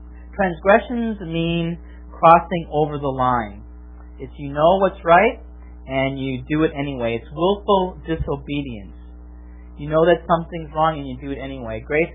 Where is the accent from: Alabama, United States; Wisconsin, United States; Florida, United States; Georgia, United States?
Wisconsin, United States; I grew up in Wisconsin. I'm a cheesehead. My favorite team is the Green Bay Packers.